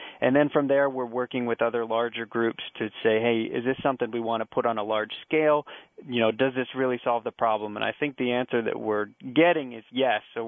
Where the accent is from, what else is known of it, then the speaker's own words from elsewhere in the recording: Wooster, Ohio, United States; So I grew up in Ohio, went to high school in Worcester, Ohio.